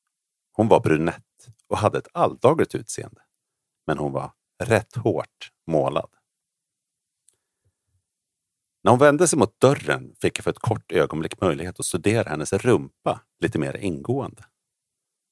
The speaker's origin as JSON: {"language": "Swedish", "country": "Sweden", "tie": "born or raised there", "said": "Jag hade ganska lång väg att åka från min hemort i södra Sverige"}